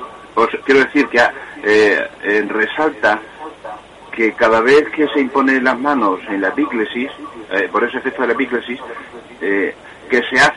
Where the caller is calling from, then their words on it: Cáceres, Extremadura, Spain; de Cáceres.